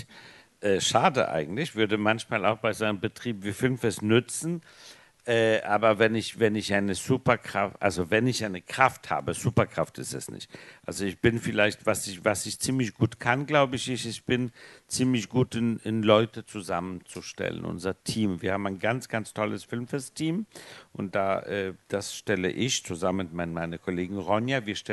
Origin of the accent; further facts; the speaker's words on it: Copenhagen, Capital Region of Denmark, Denmark; also ich bin ja in Dänemark groß geworden, in Kopenhagen, und da fahren alle Fahrrad.